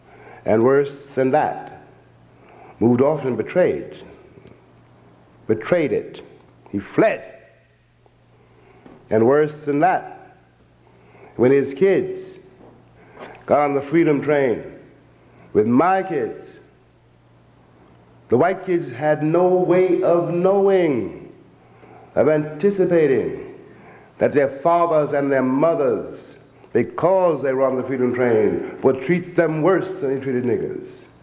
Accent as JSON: {"language": "English", "region": "New York", "country": "United States", "tie": "born there", "said": "That is to say, I was born in New York, right, which is not Alabama."}